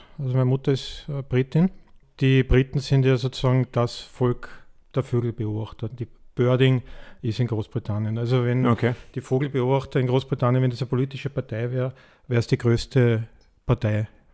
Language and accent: German; Tyrol, Austria; also born or lived in United States; ich bin übrigens in Amerika geboren und in Tirol aufgewachsen. So, ja. Also mein Dialekt ist etwas wenig nur mehr vorhanden.